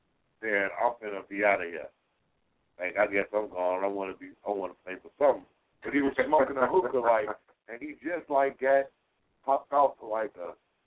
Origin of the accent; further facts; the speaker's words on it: Arkansas, United States; Arkansas.